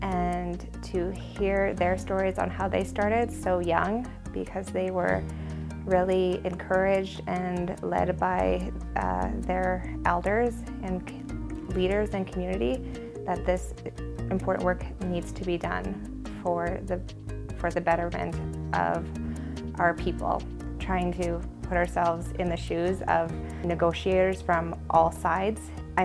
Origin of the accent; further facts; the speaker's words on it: Mayo, Yukon, Canada; I am from Mayo, Yukon, born and raised, and I am a First Nation of Nachonagdun citizen.